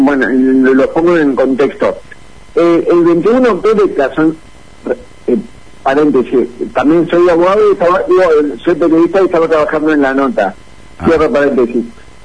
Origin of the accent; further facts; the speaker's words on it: Concepción del Uruguay, Entre Ríos, Argentina; Yo soy de Concepción del Uruguay, les cuento para los oyentes que no saben.